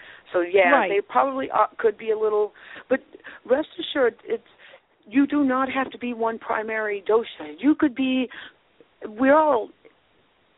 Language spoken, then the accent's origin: English; California, United States; now in Massachusetts, United States; So I grew up in California, and it was always hot there growing up, and it's hot here.